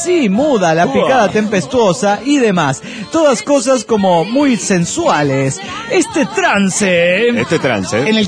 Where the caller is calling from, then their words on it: Costa Rica; de Costa Rica.